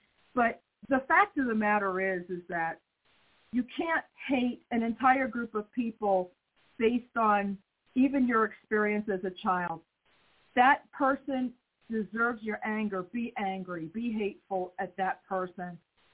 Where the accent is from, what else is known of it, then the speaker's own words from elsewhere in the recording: New York, United States; moved away; You know, I was raised in New York. I had a really good education.